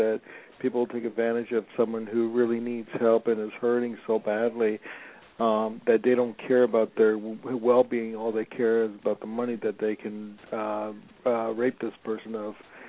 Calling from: Los Angeles, California, United States; I'm calling from Los Angeles.

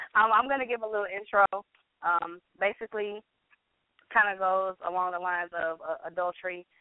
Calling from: Detroit, Michigan, United States; the writer, calling from Detroit, Michigan.

